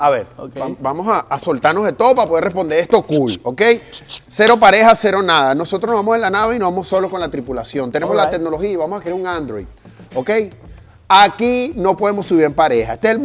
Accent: Venezuela; que los venezolanos en la industria musical seamos una fuerza como los boricuas en unos años

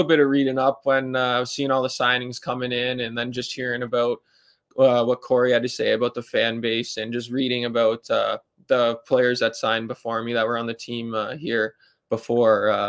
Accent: Ontario, Canada; growing up in Southern Ontario, it was always about hockey.

